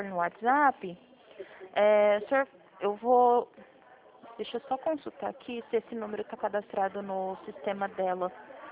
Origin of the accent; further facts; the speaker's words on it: Presidente Prudente, São Paulo, Brazil; Não, eu sou de Presidente Prudente.